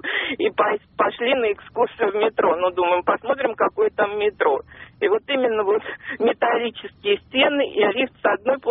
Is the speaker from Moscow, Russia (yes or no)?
yes; Moscow, Russia; я из Москвы.